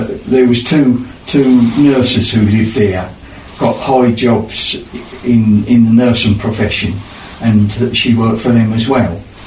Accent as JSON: {"language": "English", "town": "Gallywood", "region": "East of England", "country": "United Kingdom", "tie": "born or raised there", "said": "I lived in Gallywood for 31 years. I was born in Gallywood. I went to Gallywood infant school and spent my time there until I was 11"}